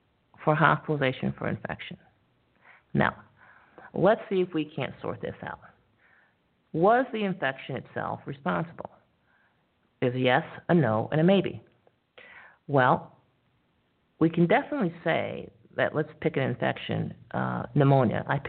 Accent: Syracuse, New York, United States; I'm from Syracuse, New York

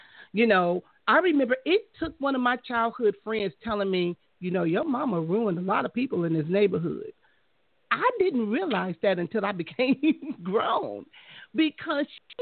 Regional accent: Compton, California, United States; what I learned in my childhood growing up in Compton

